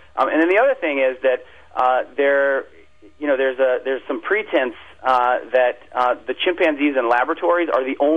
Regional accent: United States; So you can see, as an American, the fact that America uses chimpanzees in a commercial way makes this difficult.

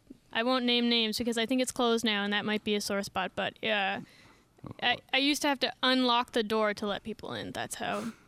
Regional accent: Canada; We're from Nova Scotia and Prince Edward Island, so we haven't left them behind or are shunning where we're from at all.

